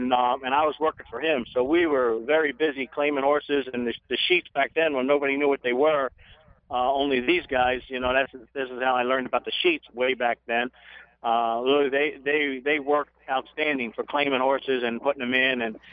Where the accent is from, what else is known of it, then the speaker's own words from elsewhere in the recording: New Jersey, United States; So we went from that to back to New Jersey, my hometown, and started out.